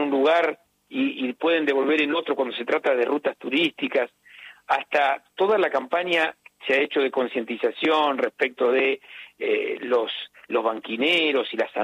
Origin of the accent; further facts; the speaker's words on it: Arequito, Santa Fe, Argentina; yo soy de Arequito, ese es mi pueblo.